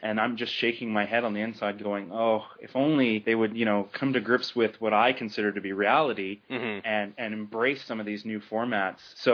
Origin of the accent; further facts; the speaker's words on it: Canada; We're pretty much the only country that's paranoid about this kind of thing. And whether or not we're Canadian doesn't really matter if we produce great content.